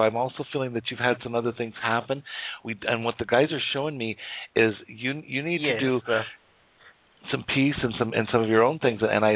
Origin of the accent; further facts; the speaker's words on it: United States; Now, and I am Native American.